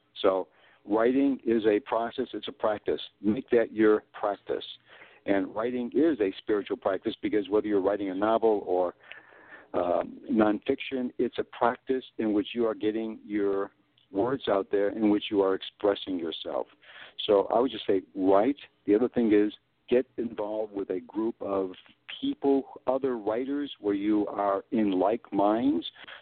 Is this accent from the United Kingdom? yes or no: no; Chicago, Illinois, United States; born there; also born or lived in Australia; Well, because I was born in Chicago and then I moved to Australia, and then I started speaking more Australian when I was there, and then, you know, I came back in 1990 back to Chicago.